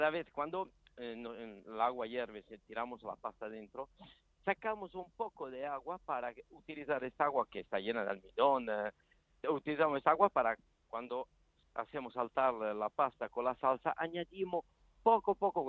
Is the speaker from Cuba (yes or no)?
no; Southern Italy, Italy; hay una receta del sur de Italia, de donde soy yo